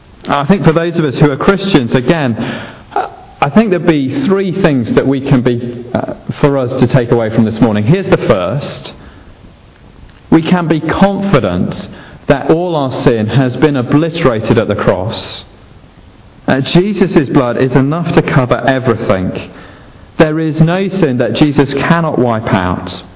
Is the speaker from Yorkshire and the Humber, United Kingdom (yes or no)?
yes; Sheffield, Yorkshire and the Humber, United Kingdom; I grew up in Sheffield